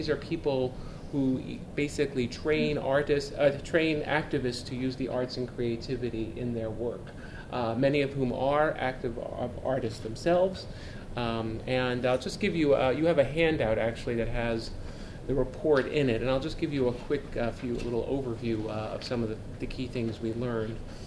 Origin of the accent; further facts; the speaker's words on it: New York, United States; So I'll talk very quickly now, because I'm a New Yorker native.